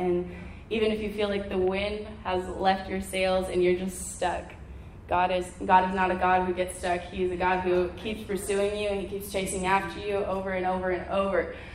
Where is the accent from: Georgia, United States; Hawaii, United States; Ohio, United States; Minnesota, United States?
Minnesota, United States; moved away; I'm from Minnesota. I'm from a really tiny town of 98 people population. I always tell people it would have been 99 because I had a nephew, but then I moved all the way to Texas